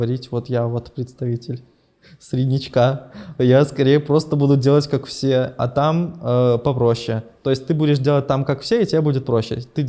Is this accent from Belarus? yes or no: yes; Minsk, Belarus; moved away as an adult; Я же говорю, грубо говоря, я и прошел из Минска. Для них мой ВНЖ из-за того, что я сильно мало прожил, не значит ничего. Ничего не упрощает обычный парень из Беларуси.